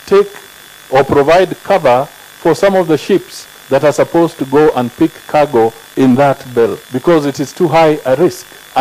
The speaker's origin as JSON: {"language": "English", "country": "Kenya", "said": "So I stand here to talk freely to you as a Kenyan"}